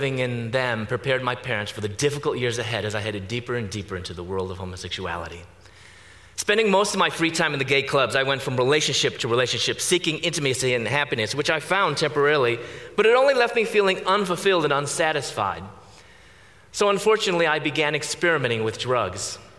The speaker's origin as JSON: {"language": "English", "town": "Chicago", "region": "Illinois", "country": "United States", "tie": "born or raised there", "said": "I was born and raised in Chicago."}